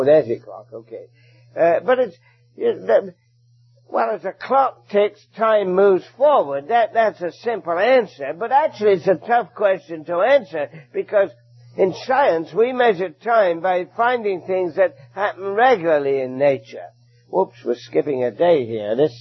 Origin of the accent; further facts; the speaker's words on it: England, United Kingdom; now in Hamilton, Canada; We came from England, grew up in an assembly like this in England, and came to Canada